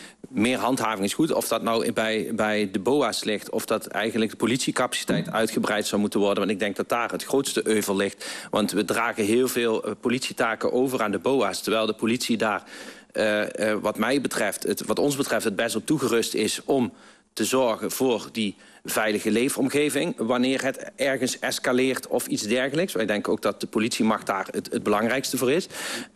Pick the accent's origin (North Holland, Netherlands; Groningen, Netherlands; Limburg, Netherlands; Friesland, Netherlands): Limburg, Netherlands; Venlo; Ik ben geboren in de Vastenavondkamp. Ik heb daar mijn eerste jaren van de basisschooltijd doorgebracht. Dat is een prima wijk.